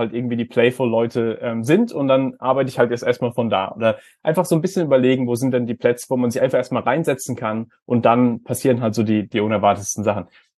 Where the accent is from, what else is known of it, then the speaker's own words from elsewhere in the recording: Germany; ich bin ja auch in Deutschland aufgewachsen